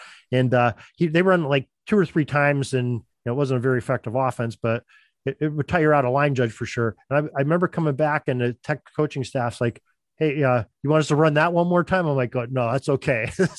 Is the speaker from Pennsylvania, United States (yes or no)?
yes; Edinboro, Pennsylvania, United States; I'm originally from Edinburgh, and I went. That's where I ended up going to college, was Edinburgh University, which is probably about 15 miles south of Erie.